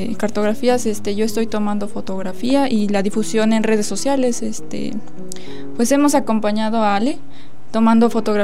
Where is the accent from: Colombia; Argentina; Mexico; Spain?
Mexico; Hueyapan; Originaria de Hueyapan. Mis abuelas también tejían, mi mamá.